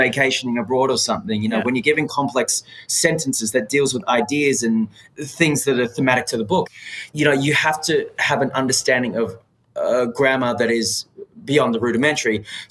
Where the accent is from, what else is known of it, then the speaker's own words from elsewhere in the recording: Australia; growing up in Australia and a lot of the Western world